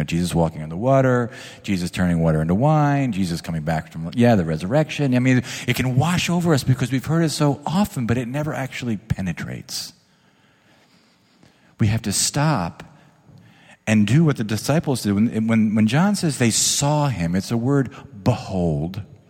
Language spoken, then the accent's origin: English; New Jersey, United States; I mean, I grew up on the Jersey Shore, and I used to, do the body surfing thing